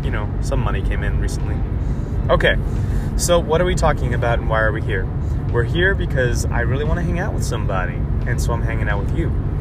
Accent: Puerto Rico; when I was growing up in Puerto Rico

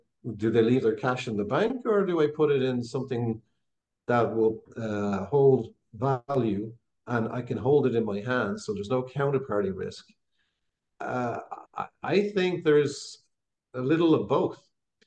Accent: Ireland; I'm Irish. I just tell it like I see it.

